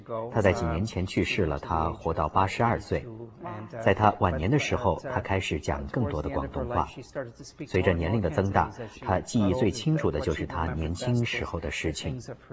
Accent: Toronto, Ontario, Canada; 我从小在多伦多长大，一直生长在这里

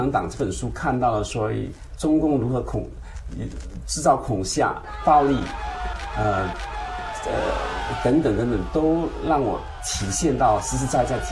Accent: Singapore; now in United States; 对，土生土长的新加坡人。

